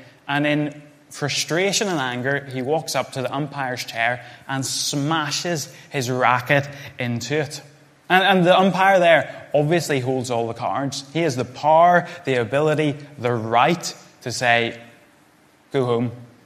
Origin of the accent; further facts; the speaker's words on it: Northern Ireland, United Kingdom; My church, growing up in Northern Ireland